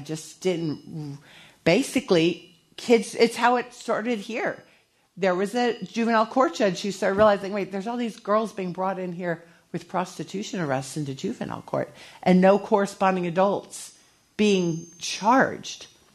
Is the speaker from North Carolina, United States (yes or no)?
yes; North Carolina, United States; now in Atlanta, United States; And I'm from Western North Carolina, so this is our closest big city. So that's why I moved here